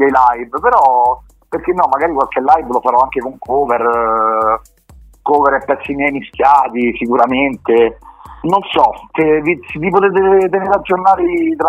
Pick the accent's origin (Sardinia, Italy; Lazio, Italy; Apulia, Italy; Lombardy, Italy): Lazio, Italy; San Felice Circeo; qui al mio paese, a San Felice Circeo